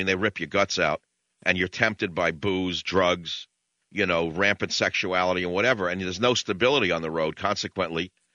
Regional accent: Queens, New York, United States; they were all significantly, astonishingly attractive to a kid from Queens, New York.

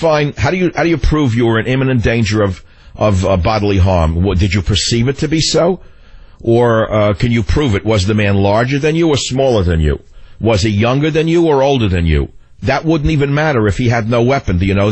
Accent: New York City, New York, United States; You know, when I grew up in New York City, there was a thing called the Sullivan Law.

